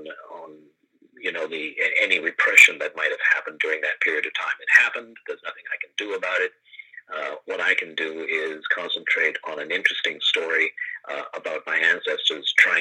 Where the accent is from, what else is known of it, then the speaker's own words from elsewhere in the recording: Hong Kong; moved away as an adult; now in Canada; I grew up in Hong Kong. I was born there, and I grew up until after high school, and then came to Canada to go to university, and have stayed in Canada ever since.